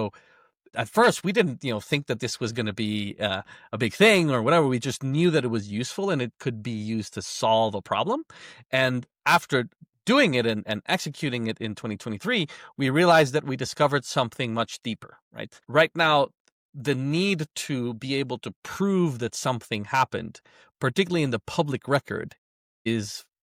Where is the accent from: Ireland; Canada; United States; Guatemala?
Guatemala; So I was born and raised in Guatemala.